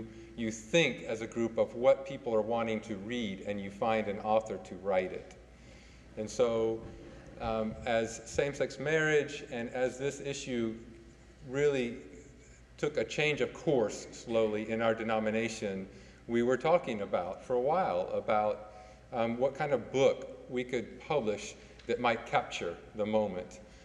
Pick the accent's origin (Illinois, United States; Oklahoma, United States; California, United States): Oklahoma, United States; Tulsa; Growing up in Tulsa, my connection, only thing I knew and still know about Kansas City is that everything's up to date in Kansas City.